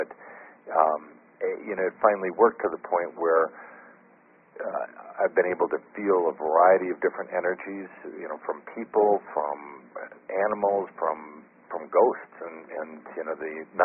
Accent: Appleton, Wisconsin, United States; Linda and I grew up in the Midwest United States in a little town called Appleton, Wisconsin. And we were both born and raised Catholic.

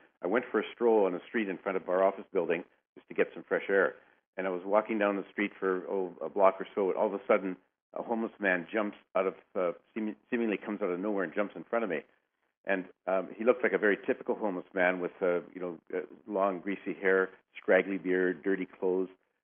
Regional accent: Canada; Well, I was raised in Canada in a very strict Roman Catholic family. That's my background. I was an altar boy, and I went to church quite often and followed all the rules.

